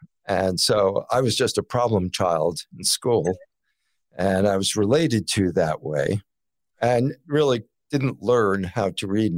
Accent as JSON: {"language": "English", "town": "New York City", "region": "New York", "country": "United States", "tie": "born or raised there", "said": "Well, I grew up in New York, and New York City, actually."}